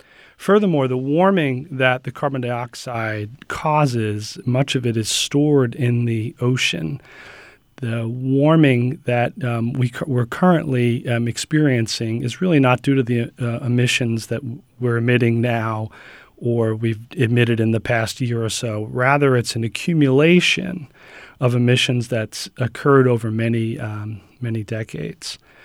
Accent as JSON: {"language": "English", "region": "Northeast", "country": "United States", "tie": "born or raised there", "said": "I've been living in Pennsylvania for the last 20 years. I grew up in the Northeast."}